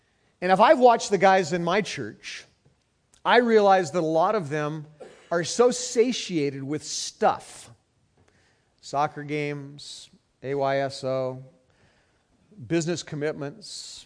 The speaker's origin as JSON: {"language": "English", "town": "Santa Monica", "region": "California", "country": "United States", "tie": "born there", "said": "When I was a young boy, I was born in Santa Monica. And I started surfing as a kid."}